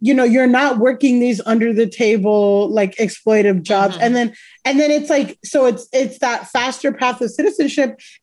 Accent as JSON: {"language": "English", "town": "Miami", "region": "Florida", "country": "United States", "tie": "born or raised there", "said": "growing up in Miami, a big divide between like, non-Cuban immigrants and, you know, and Cubans"}